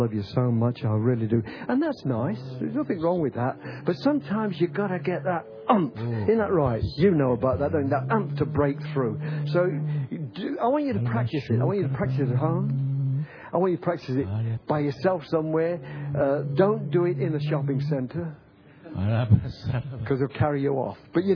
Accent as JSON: {"language": "English", "region": "England", "country": "United Kingdom", "said": "I am an Englishman."}